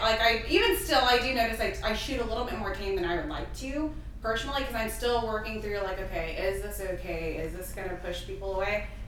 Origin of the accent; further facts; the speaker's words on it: Arkansas, United States; now in Hampton Roads, United States; I'm from Arkansas, from, like, a town of 3,000 people. That was fucking horrible.